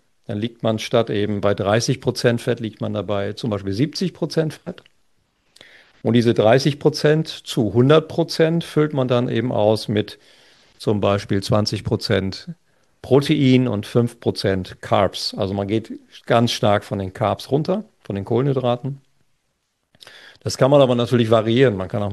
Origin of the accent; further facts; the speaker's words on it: North Germany, Germany; sagt man bei uns in Norddeutschland, schwummerig